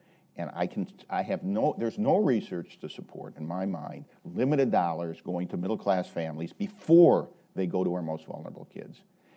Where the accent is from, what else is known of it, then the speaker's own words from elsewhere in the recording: Detroit, Michigan, United States; Detroit, my hometown, something like 75% of the children in that town don't graduate high school